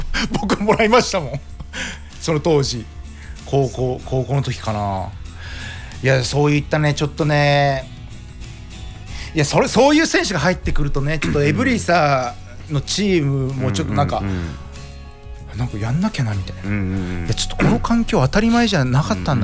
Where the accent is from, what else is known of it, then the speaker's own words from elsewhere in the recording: Numazu, Shizuoka, Japan; ね、私の故郷である静岡県沼津市の